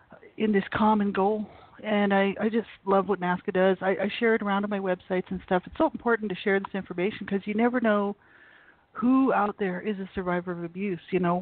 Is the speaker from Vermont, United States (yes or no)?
no; New Mexico, United States; moved away as an adult; now in Calgary, Canada; I live in Alberta, Canada, Calgary, Alberta. And I'm from the States originally, from New Mexico, born and raised, and moved up here to Canada when I was about 30.